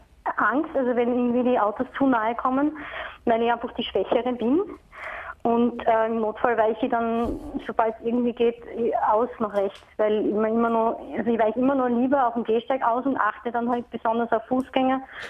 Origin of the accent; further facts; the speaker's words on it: Graz, Styria, Austria; Also ich bin aus Graz.